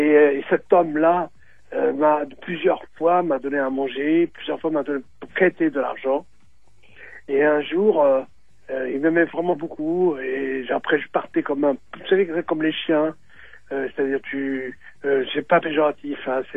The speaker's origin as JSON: {"language": "French", "region": "Algiers Province", "country": "Algeria", "tie": "born there", "said": "moi je suis né donc en Algérie, à côté d'Alger, enfin à Bellecour, c'est une sorte de bidonville, enfin une zone quoi."}